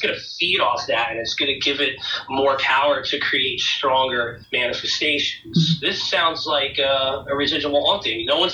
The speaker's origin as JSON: {"language": "English", "region": "New Jersey", "country": "United States", "tie": "born or raised there", "lives_now": "Connecticut, United States", "said": "Yeah, I grew up in New Jersey and I currently live in Connecticut."}